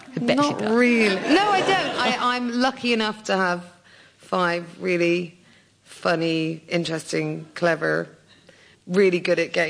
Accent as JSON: {"language": "English", "town": "Hackney", "region": "London", "country": "United Kingdom", "tie": "born there", "also_born_or_lived": "Ireland", "said": "Yeah, I was born in Hackney."}